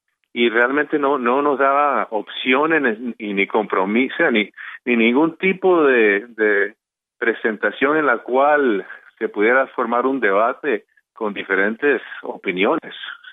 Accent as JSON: {"language": "Spanish", "town": "Miami", "region": "Florida", "country": "United States", "tie": "born or raised there", "also_born_or_lived": "Costa Rica", "said": "Yo soy cultura cubana. Yo crecí en Miami con mi familia de Cuba. Yo soy producto del exilio cubano. Yo nací en Costa Rica. Está bien, yo soy 100% costarricense, pero soy 100% cubano."}